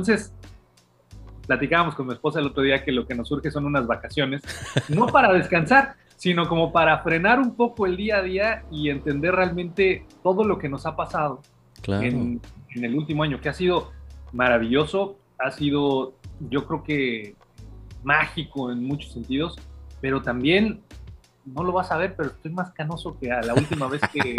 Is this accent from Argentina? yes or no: no; Mexico; es radicalmente opuesta en muchos sentidos a lo que somos como mexicanos.